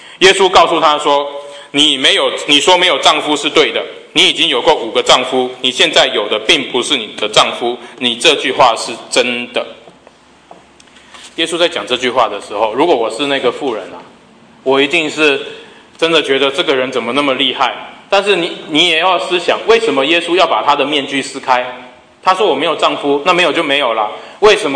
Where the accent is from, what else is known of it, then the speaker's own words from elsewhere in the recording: Singapore; accent: Singaporean; 那 我的口音是新加坡口音，他的口音是韩国人口音，反正就是用英文来谈。